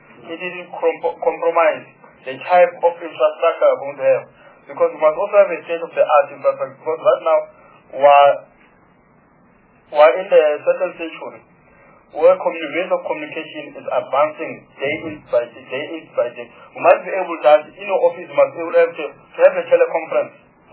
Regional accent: Free State, South Africa; I'm coming from the Free State.

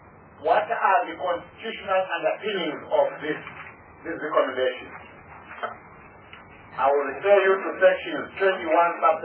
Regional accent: South Africa; where I, as a South African citizen, have been used by a foreign agent as a plan to acquire land on their behalf.

